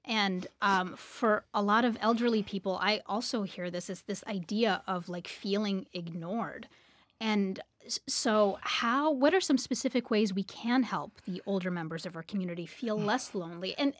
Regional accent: Egypt; moved away; each branch of the family, I grew up in Egypt, so each branch of the family lives on a floor. And here you don't really have that.

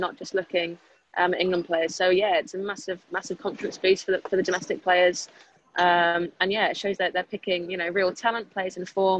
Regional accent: Spain; also born or lived in United States; Yes, I grew up in Spain and the US

